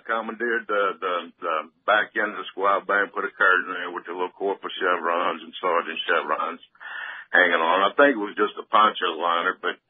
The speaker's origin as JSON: {"language": "English", "town": "Biloxi", "region": "Mississippi", "country": "United States", "tie": "born or raised there", "said": "Born and raised in Biloxi, Mississippi. My dad was a shrimper. It's right on the coast. Biloxi's on the coast. I grew up working on a shrimp boat."}